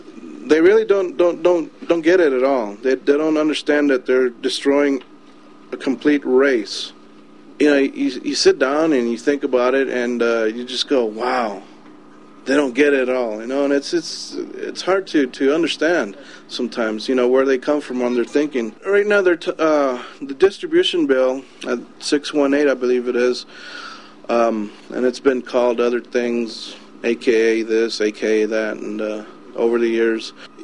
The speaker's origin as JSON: {"language": "English", "town": "Susanville", "region": "California", "country": "United States", "said": "It's kind of weird, because I come from Susanville, California, and it's hard to believe that there's Shoshones way out that way."}